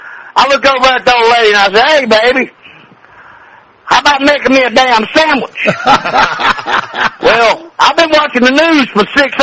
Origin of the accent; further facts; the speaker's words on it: the South, United States; now in New York, United States; You know, I'm a rebel. I come from the South.